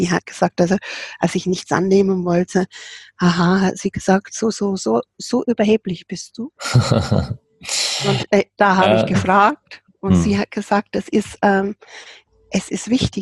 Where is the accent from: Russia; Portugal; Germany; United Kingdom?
United Kingdom; England; German is a second language; Ich habe als Engländerin immer überlegt, was die Wörter dann bedeuten.